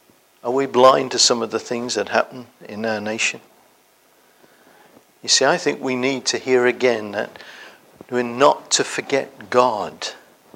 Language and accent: English; England, United Kingdom; No, I come from England. We don't have these temples.